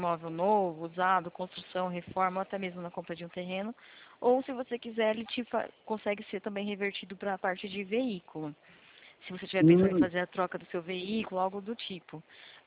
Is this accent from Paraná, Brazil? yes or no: no; São Paulo, Brazil; Aí você vai ver que eu sou de São Paulo aqui, tá? Mas eu faço a região aí do Rio.